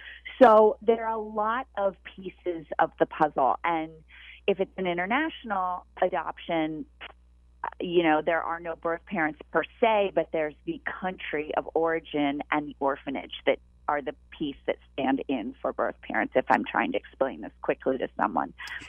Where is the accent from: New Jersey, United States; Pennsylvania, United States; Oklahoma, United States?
Pennsylvania, United States; Philadelphia; Well, you know, I was born and raised and lived most of my life in Philadelphia, so it is my hometown and a very special night.